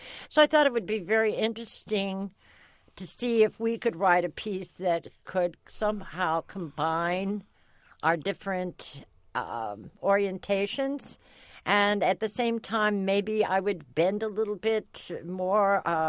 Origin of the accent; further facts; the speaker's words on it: Quincy, Illinois, United States; I grew up in Quincy, Illinois.